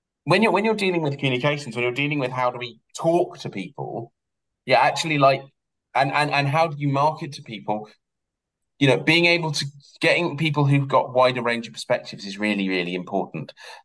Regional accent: London, United Kingdom; it's the joke of London, being a Londoner is you're like, I've got to wait 7 minutes for a train.

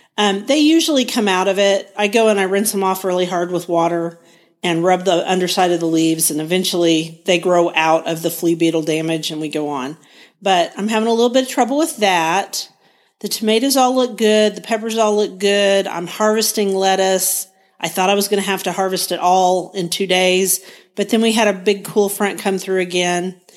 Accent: Guthrie, Oklahoma, United States; from Guthrie, Oklahoma.

